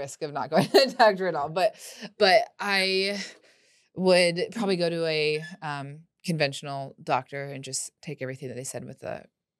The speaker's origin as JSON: {"language": "English", "town": "Kansas City", "country": "United States", "said": "Yeah, both from Kansas City."}